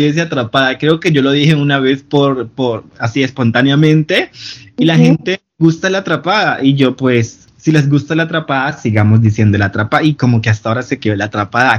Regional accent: Cali, Valle del Cauca, Colombia; soy de Colombia, de la ciudad de Cali, tengo 22 años, actualmente resido en Cali.

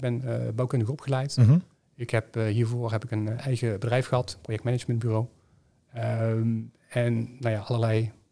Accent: Eindhoven, North Brabant, Netherlands; Ja, ik ben geboren getogen in Eindhoven.

